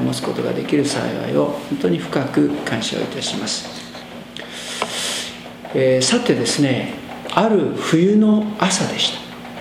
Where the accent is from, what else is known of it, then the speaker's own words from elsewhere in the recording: Hiroshima, Japan; 私のふるさとも広島のですね、田舎です。冬は雪が降ります。